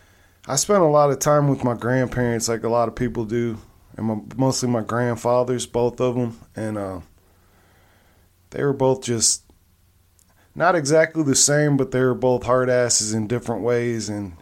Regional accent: Long Beach, California, United States; born there; I was born out there because my dad was in the military. I was also in the military, but I was born out there in Long Beach.

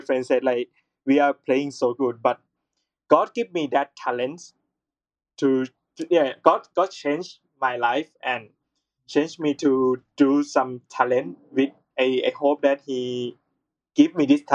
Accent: Thailand; English is a second language; I'm from Thailand, and I'm a theology student.

